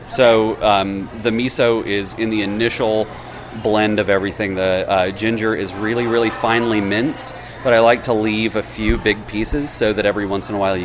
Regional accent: Alabama, United States; I'm a vegetarian from Alabama.

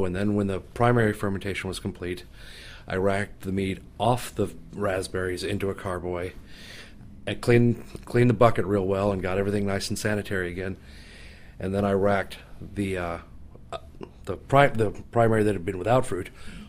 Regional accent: Kansas City, United States; now in Seattle, United States; I'm a local guy right here in Seattle. I live right across the lake in Madrona. I'm originally from Kansas City, though.

